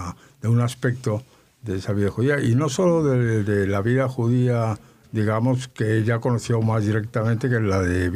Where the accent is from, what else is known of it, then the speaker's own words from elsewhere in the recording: Tetouan, Tanger-Tetouan-Al Hoceima, Morocco; las costumbres que seguía la familia en el Pesaj, en Hanukkah, en Purim, estoy viendo las que yo he vivido de niño en Tetuán.